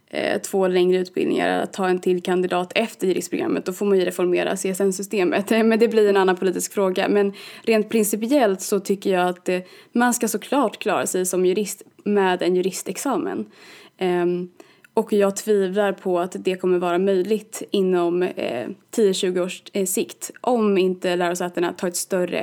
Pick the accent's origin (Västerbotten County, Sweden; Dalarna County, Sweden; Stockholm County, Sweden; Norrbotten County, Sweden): Dalarna County, Sweden; Falun; Jag är från Falun, jag tycker Falun är jättefint.